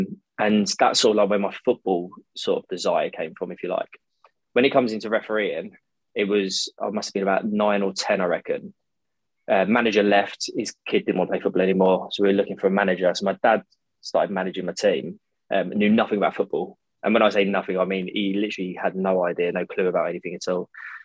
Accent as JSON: {"language": "English", "region": "London", "country": "United Kingdom", "tie": "born or raised there", "also_born_or_lived": "Birmingham / Surrey", "said": "so I grew up in not the nicest part of London, sort of South London, and moved to Surrey. Well, I was born in Birmingham, actually, but grew up in sort of South London, Surrey sort of area"}